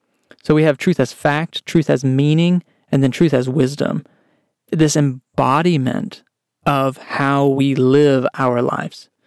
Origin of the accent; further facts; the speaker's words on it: Texas, United States; I grew up in Texas and had visited several times growing up the Alamo.